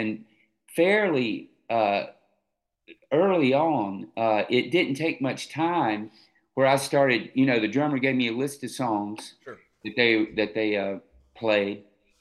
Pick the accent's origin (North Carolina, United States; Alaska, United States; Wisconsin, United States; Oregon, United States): North Carolina, United States; Conover; so I moved from my hometown of Conover to Raleigh, North Carolina